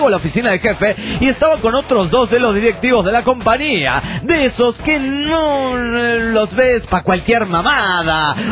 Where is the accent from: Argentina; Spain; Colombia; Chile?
Argentina; Buenos Aires; Es decir que he nacido, vivido, me he criado en la capital de Buenos Aires.